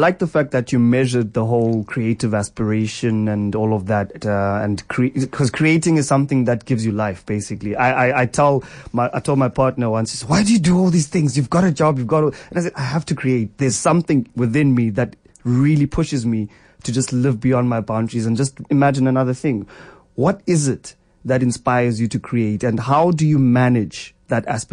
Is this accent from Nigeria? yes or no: no; South Africa; I'm a South African through and through